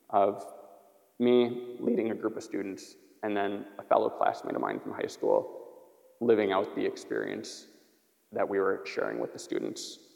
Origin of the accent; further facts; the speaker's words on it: Greendale, Wisconsin, United States; I grew up around Milwaukee, Greendale, which is a suburb of Milwaukee.